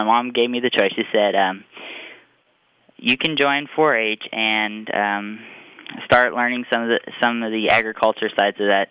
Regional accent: Appleton City, Missouri, United States; I'm from Appleton City, Missouri.

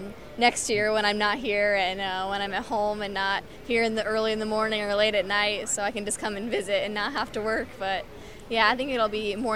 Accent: Monroe, Indiana, United States; I'm from Monroe, Indiana. This is my last year in 4-H.

